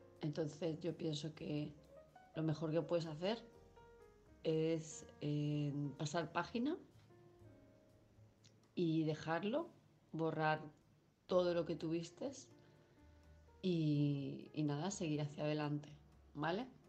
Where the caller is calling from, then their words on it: Palma, Balearic Islands, Spain; de Palma de Mallorca